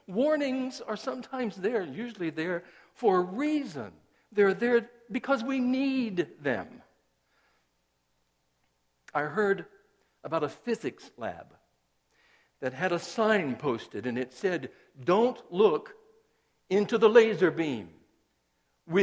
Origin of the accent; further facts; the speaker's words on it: Rockingham, North Carolina, United States; When I was a child growing up in Rockingham, North Carolina, I was a good Presbyterian. I was born into a Presbyterian family.